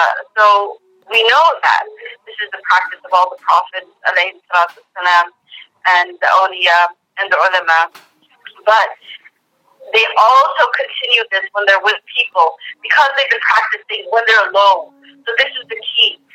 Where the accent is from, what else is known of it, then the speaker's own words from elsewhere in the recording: India; a few years that I was raised in India